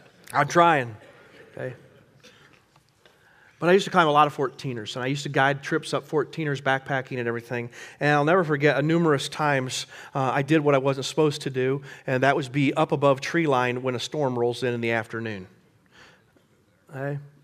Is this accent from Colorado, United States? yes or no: yes; Colorado, United States; now in Kansas, United States; I'm from Colorado. That's where God lives.